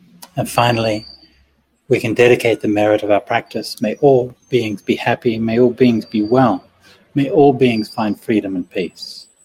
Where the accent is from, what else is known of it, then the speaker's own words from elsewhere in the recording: Perth, Western Australia, Australia; born there; also born or lived in Manning / Mount Lawley / Atterdale / Claremont; I was born in Perth. I lived in Manning. Don't remember my first house at all. And then we went to Mount Lawley. We had a big backyard with a fig tree in it. And then to Atterdale, near the river. It's nice. And then we went to Claremont and Crawley.